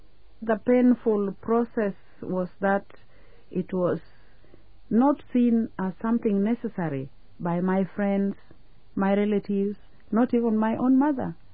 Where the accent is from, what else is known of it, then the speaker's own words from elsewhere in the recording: Western, Kenya; I'm a Kenyan woman from Western Kenya, and I'm a Luo by tribe.